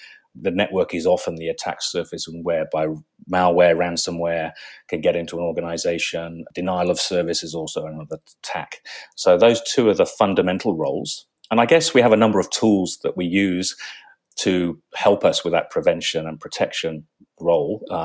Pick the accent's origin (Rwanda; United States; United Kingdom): United Kingdom; England; moved away as an adult; now in Australia; I grew up in England and I studied electronic engineering.